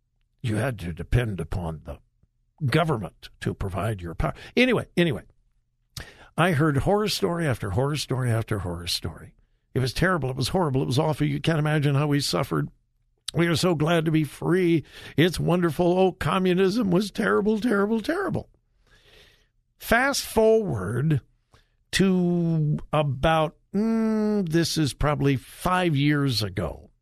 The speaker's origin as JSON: {"language": "English", "country": "United States", "said": "because I'm an American."}